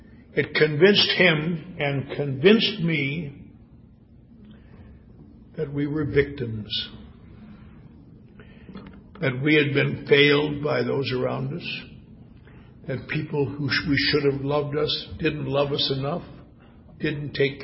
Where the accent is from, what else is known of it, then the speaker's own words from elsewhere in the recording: Wisconsin, United States; I was raised in the Norwegian Lutheran Church. Very nice church up in Wisconsin.